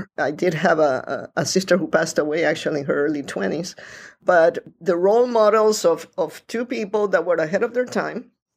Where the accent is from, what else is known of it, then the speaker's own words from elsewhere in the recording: Panama; also born or lived in New York City; I was born in New York City. My father was a Latin statesman. My mother was a woman pioneer in the field of nursing. And I grew up in Panama after that appointment of my father at the United Nations.